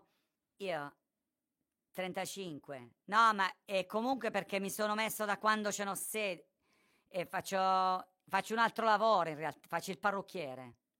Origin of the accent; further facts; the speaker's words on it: Taranto, Apulia, Italy; vengo da Taranto e niente, volevo...